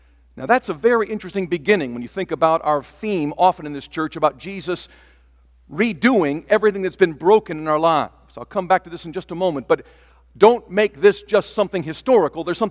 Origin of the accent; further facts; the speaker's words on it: Taiwan; I grew up in Taiwan, and John grew up in Korea. He may remember this, but in Taiwan, in 1960, when we arrived there as a family, my parents were thrust as Methodist missionaries